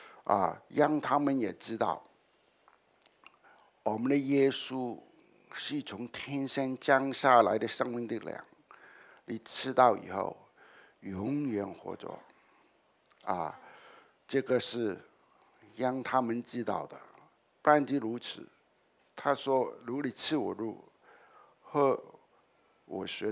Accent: Hong Kong; 我是从香港来，也是香港出生的，在我这个年纪啊

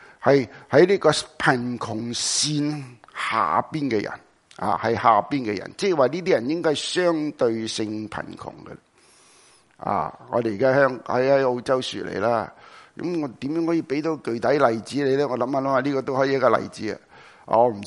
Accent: China; 所以我哋中国人都讲啊，

